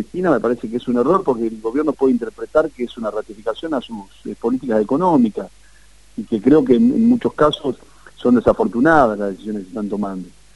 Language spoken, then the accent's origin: Spanish; Chivilcoy, Buenos Aires Province, Argentina; Yo soy de una ciudad parecida a la de ustedes, digamos, soy de Chivilcoy